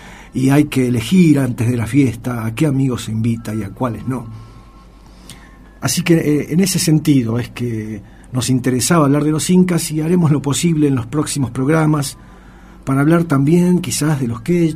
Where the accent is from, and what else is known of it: Argentina